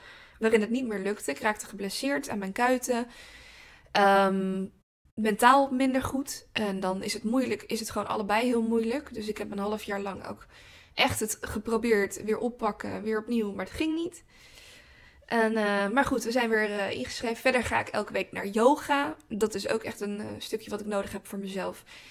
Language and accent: Dutch; Capelle aan den IJssel, South Holland, Netherlands; born there; now in Rotterdam, Netherlands; Mijn ouders zijn Rotterdammers. Ik ben zelf geboren in Capelle. Ligt net naast Rotterdam. Ik woon hier inmiddels 12 jaar. Altijd in het centrum, of althans, ja, centrum Rotterdam gewoond